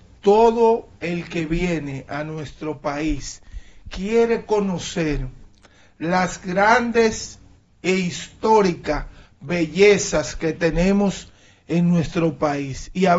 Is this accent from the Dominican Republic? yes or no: yes; Dominican Republic